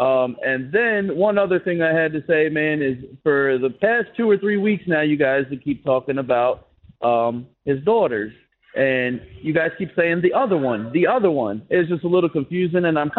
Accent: Baltimore, Maryland, United States; I'm from Baltimore originally, man, and I'm a diehard Ravens fan.

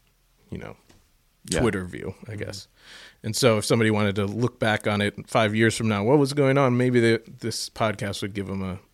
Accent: United States; I am just a kid and who has a different name, but I am American.

